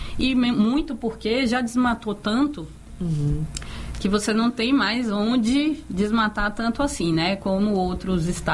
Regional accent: Sergipe, Brazil; Eu que vim de Sergipe, a gente brinca, a gente atravessa Sergipe em questão de horas, né?

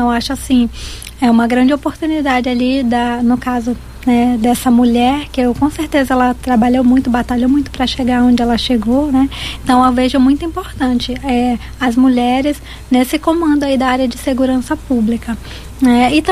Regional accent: Roraima, Brazil; also born or lived in Manaus; eu tenho 33 anos de idade, falando a minha idade aqui. Então, eu sou roraimense de coração, porque eu só nasci em Manaus, na capital, né, do Amazonas, mas eu fui criada aqui em Roraima. Minha mãe me trouxe quando eu tinha 6 meses, né?

